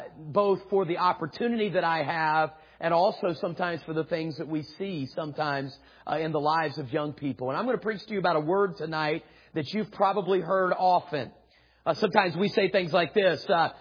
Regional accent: West Virginia, United States; I mean, I can say that because I'm from there, okay? And so I'm from West Virginia, just a few hours from here, and I'm glad to be here.

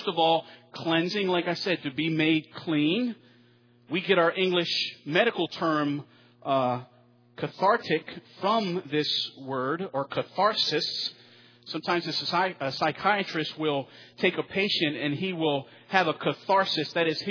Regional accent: Baltimore, Maryland, United States; now in Memphis, United States; I love crabs because I'm from Baltimore. I love seafood. Now that I'm from this area, I love Memphis barbecue.

